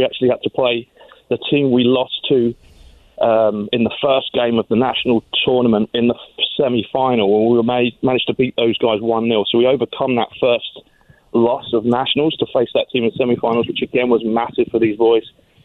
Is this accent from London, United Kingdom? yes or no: yes; London, United Kingdom; now in United States; I'm born and raised in London, England.